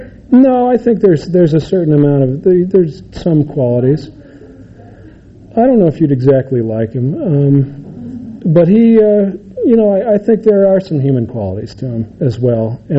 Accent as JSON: {"language": "English", "region": "Utah", "country": "United States", "tie": "born or raised there", "said": "You know, I grew up in Utah County"}